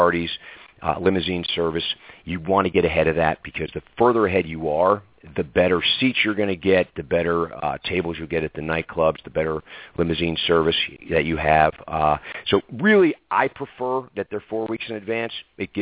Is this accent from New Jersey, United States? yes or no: yes; New Jersey, United States; now in Denver, United States; as a child, I'm originally from New Jersey, East Coast, Italian, and, grew up with the big family, the whole thing, and then was relocated to Denver, Colorado.